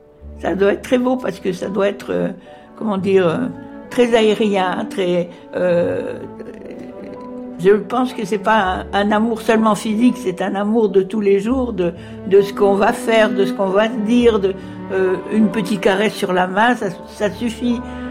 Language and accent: French; Morocco; Non, j'habite pas du tout Luxembourg. Je viens du Maroc, alors je viens pas de Luxembourg.